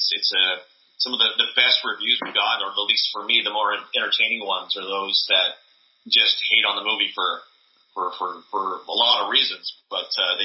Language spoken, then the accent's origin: English; Canada; And we're Canadian, too